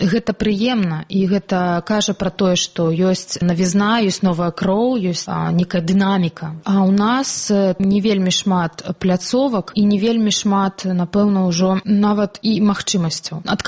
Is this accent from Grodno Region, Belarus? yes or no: no; Maladzyechna, Minsk Region, Belarus; Гэта мой родны горад.